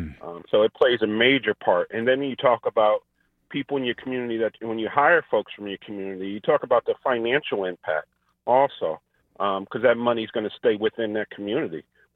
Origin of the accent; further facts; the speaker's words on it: New Haven, Connecticut, United States; thinking about where I grew up, and I grew up in New Haven, Connecticut, and the firehouse that I was assigned to, it's exactly where I grew up.